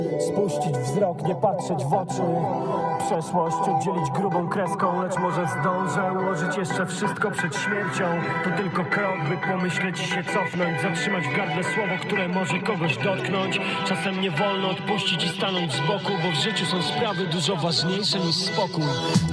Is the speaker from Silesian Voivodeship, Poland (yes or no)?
no; Lublin, Lublin Voivodeship, Poland; Moi rodzice pochodzą, ja pochodzę z Lublina, ogólnie urodziłem się w Lublinie, pod granicą ukraińską